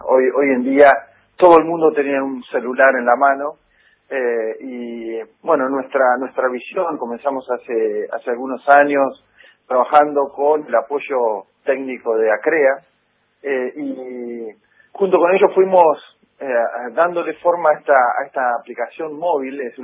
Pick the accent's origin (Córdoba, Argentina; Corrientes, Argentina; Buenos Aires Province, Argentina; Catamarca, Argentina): Buenos Aires Province, Argentina; General Villegas; yo soy de General Villegas y acá en General Villegas produzco con una empresa familiar Hacienda